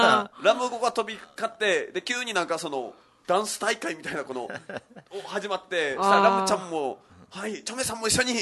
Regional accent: Kagoshima, Japan; そう鹿児島出身だけど、その鹿児島中央駅のあたりって、まあ、超都会、

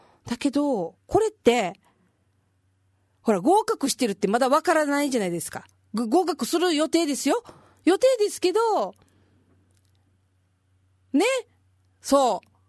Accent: Naruto, Tokushima, Japan; 私の故郷徳島県鳴門市は瀬戸内海沿いで美味しい鯛が取れるので

